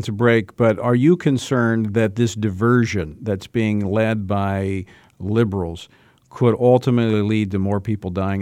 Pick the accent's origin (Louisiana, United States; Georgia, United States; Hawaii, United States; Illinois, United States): Louisiana, United States; Baton Rouge; a former chief of police in Baton Rouge, my hometown, as well as sheriff of East Baton Rouge Parish